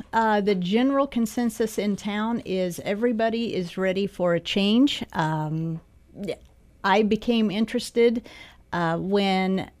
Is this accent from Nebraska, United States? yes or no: no; Cottonwood Falls, Kansas, United States; now in Emporia, United States; Well, I grew up in Cottonwood Falls, so I've always been close. If I haven't lived in Emporia, I have lived near Emporia